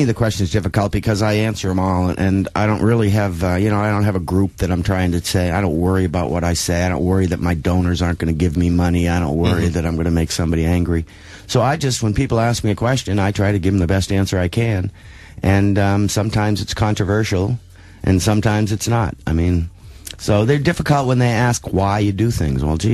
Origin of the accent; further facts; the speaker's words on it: New England, United States; I was brought up in New England